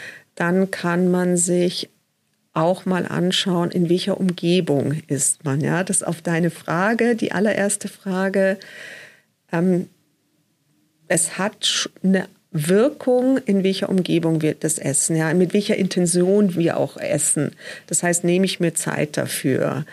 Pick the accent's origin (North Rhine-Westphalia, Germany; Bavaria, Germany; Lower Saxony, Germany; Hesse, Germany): Bavaria, Germany; ich komme aus Bayern, da bekommt man immer einen halben Liter Apfelsaftschorle und den auch noch kalt oder ein Bier mittags zum Essen dazu.